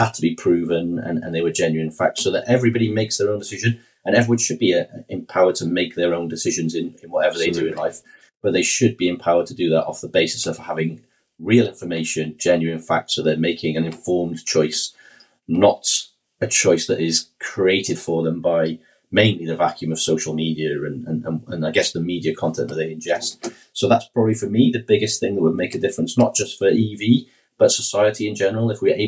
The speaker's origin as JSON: {"language": "English", "region": "Wales", "country": "United Kingdom", "said": "I am Welsh."}